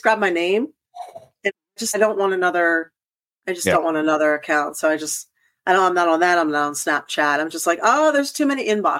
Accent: Philadelphia, Pennsylvania, United States; I grew up in Philadelphia. I could get into any club I wanted to and drink.

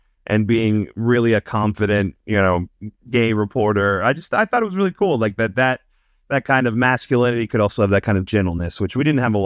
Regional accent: Oklahoma, United States; As we like to say at the shows, we're … OK because we're from Oklahoma. Not because we're mid.

